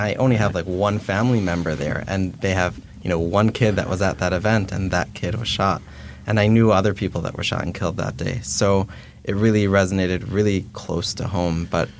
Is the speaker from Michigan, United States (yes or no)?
yes; Detroit, Michigan, United States; I'm from Detroit.